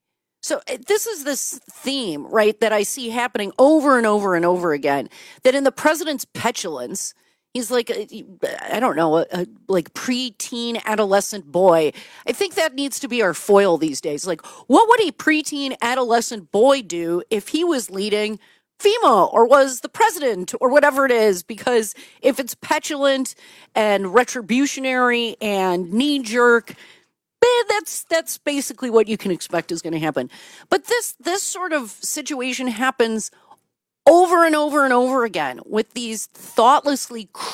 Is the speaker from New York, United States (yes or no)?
no; Milwaukee, Wisconsin, United States; as a Wisconsinite, as a native Milwaukeean, and certainly as an American